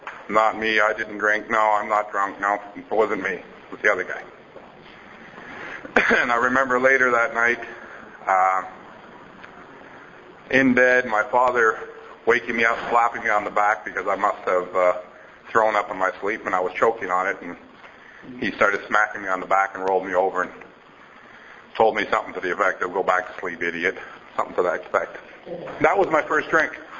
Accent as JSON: {"language": "English", "town": "Saint-Hubert", "region": "Quebec", "country": "Canada", "tie": "born or raised there", "said": "I come from St. Hubert, born and raised. I was a Legion brat."}